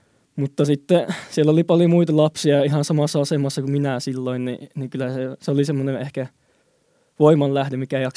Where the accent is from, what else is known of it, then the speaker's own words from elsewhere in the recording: Hainan, China; Finnish is a second language; now in Finland; se mistä mä oon kotoisin, niin se on kiinalaisten Hawaii, että sillä on aina lämmintä.